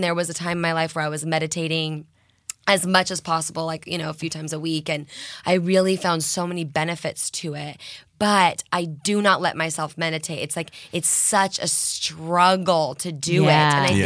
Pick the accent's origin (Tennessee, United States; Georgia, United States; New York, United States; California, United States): California, United States; Orange County; And I grew up going to Not Scary Farm, you know, born and raised in Orange County.